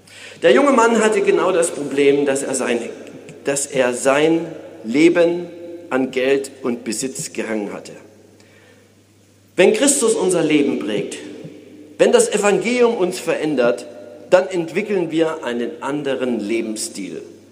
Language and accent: German; Berlin, Germany; Ich bin ja Berliner und wenn man in Berlin mit der S-Bahn unterwegs ist